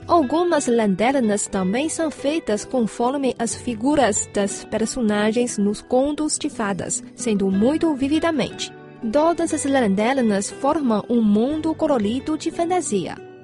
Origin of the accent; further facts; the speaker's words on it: Jinan, Shandong, China; Na minha terra natal, Jinan, capital da província de Shandong, no norte da China